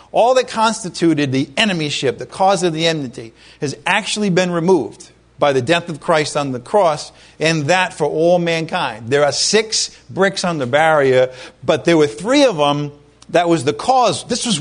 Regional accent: Ireland; I'm Irish. I used to be Catholic. My father was a teacher of English. My mother was a teacher as well.

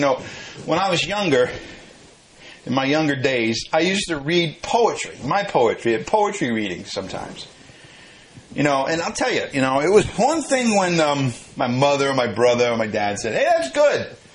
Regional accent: Ireland; I'm Irish, and I think about there was a tradition in Ireland where when somebody died, people would hire mourners

